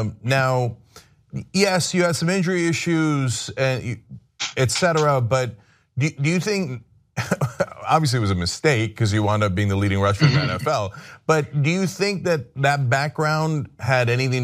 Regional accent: New Jersey, United States; I grew up in New Jersey, not in the Bible Belt or anything

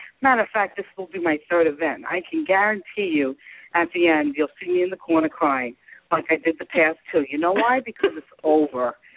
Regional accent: New York, United States; Well, you don't sound like you're from Texas. I'm from New York. Well, where are you now? I'm in Florida.

